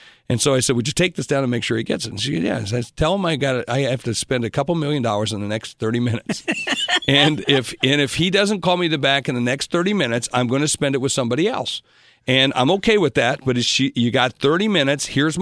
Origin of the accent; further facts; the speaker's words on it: South Dakota, United States; You know, I'm from South Dakota. I'm from a place that most people consider a flyover state.